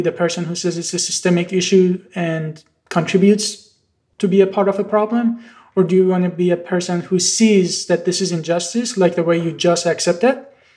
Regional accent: Iran; English is a second language; moved away as an adult; So I'm originally from Iran. I did my undergrad there.

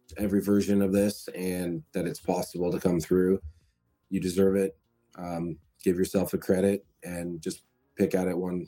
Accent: Canada; I'm from Canada, so we're kilometers.

